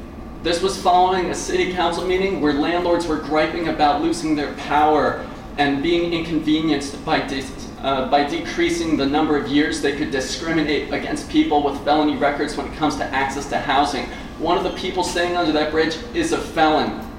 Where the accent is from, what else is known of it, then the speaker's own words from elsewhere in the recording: Illinois, United States; So, I'm from Champaign County. I'm here to talk about my community.